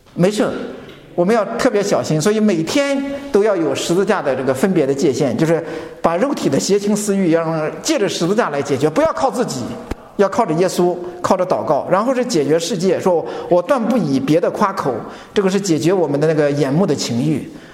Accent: China; 所以很多的时候，我们中国人就是有的时候讨论一些这些问题的时候

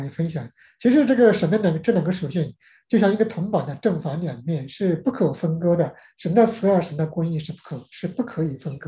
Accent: China; 跟我们中国人说一见面说先要吃这个不一样

